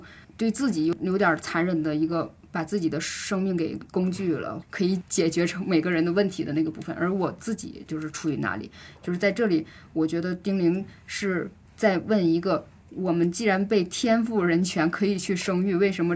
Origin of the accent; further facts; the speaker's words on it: Northeast China, China; 我是东北的